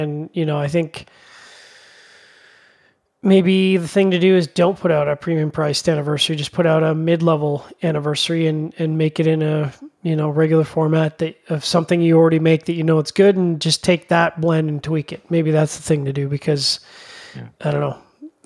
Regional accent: Canada; I'm Canadian.

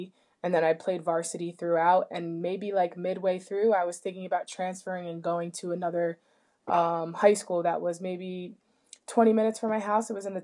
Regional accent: Bedminster, New Jersey, United States; growing up there, I grew up in Bedminster, but I actually went to a high school. There was like a couple towns together that went to the same high school called Bernards High School. So it's more of like a uppity area where people are pretty well off.

